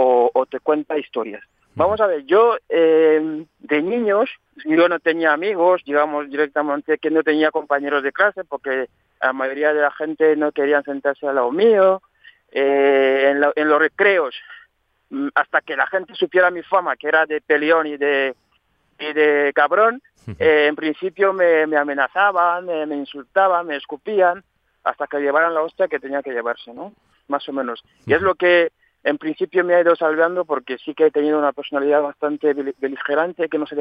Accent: Yaoundé, Centre, Cameroon; Spanish is a second language; yo soy de Camerún, nacido en Yaoundé hace ya 30 años, de una familia súper numerosa

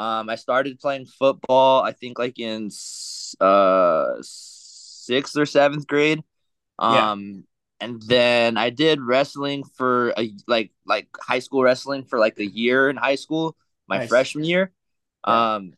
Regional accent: Parlier, California, United States; now in Camarillo, United States; Originally, I'm from Fresno, or Fresno area, actually. I won't even say from Fresno. I'm from, like, the town that I'm from is called Parlier. It's a small little city, one high school.

